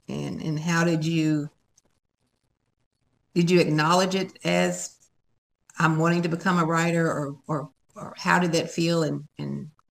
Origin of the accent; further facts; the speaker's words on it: Kentucky, United States; And then I was on a farm with no running water, with an outhouse in Casey County, 11 miles, but worlds apart.